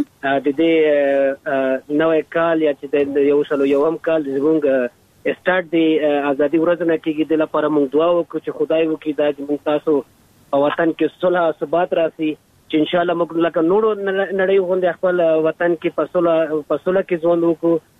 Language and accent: Pashto; Afghanistan; زه د افغانستان سیک یم.